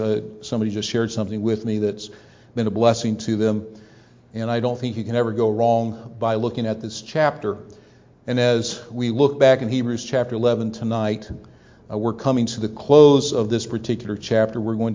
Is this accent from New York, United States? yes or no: no; Ohio, United States; I remember growing up in Northeast Ohio, just grew up hearing Cleveland Indians broadcast.